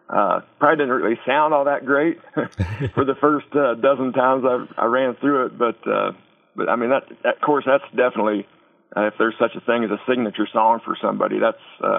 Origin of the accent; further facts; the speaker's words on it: Wyoming, United States; and I'm born and raised in Wyoming